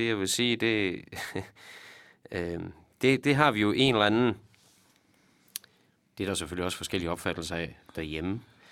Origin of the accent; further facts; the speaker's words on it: Viborg, Central Denmark Region, Denmark; also born or lived in Holstebro; Jamen jeg er født i Holstebro, men har boet i Viborg hele mit liv. Og er viborgenser.